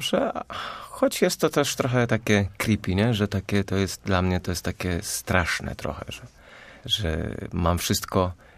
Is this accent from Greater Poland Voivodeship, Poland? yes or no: yes; Rakoniewice, Greater Poland Voivodeship, Poland; Tak, to moje rodzinne miasto, tam jeszcze cały czas rodzice